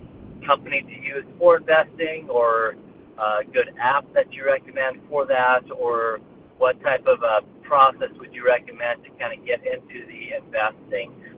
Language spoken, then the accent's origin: English; Iowa, United States; I'm from Iowa. And I'm a Christian